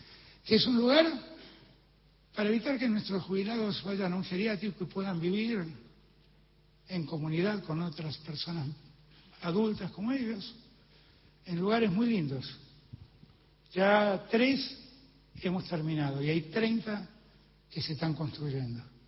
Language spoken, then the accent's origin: Spanish; Argentina; Eso somos los argentinos y las argentinas.